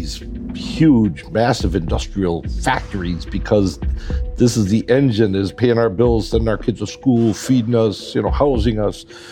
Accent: Milwaukee, Wisconsin, United States; I grew up just outside of Milwaukee. Milwaukee was an industrial city. And back in Milwaukee's heyday, when I was a young man, noise was money.

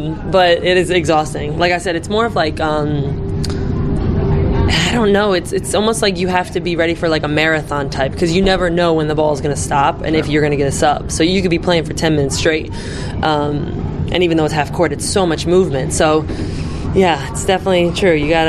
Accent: United States; but obviously we're American and we want to win, and we're very competitive people

